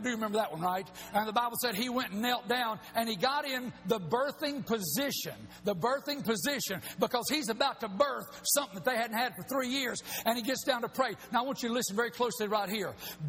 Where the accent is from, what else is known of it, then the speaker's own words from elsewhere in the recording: Alabama, United States; I call him Baal because I'm from Alabama.